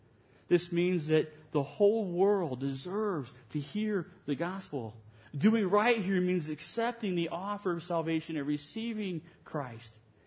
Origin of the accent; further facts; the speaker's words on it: Indiana, United States; You know, I grew up in Northwest Indiana, kind of a suburb of Chicago. And I grew up in a city, and that was my vision. And I went to school at Indiana State. I moved to Indianapolis.